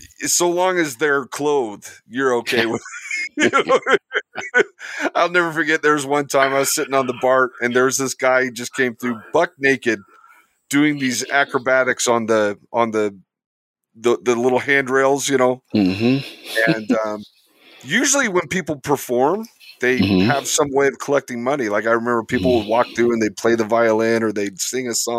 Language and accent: English; Las Vegas, Nevada, United States; But, I grew up in Las Vegas, and you know, tourism is 100% the economy in Las Vegas.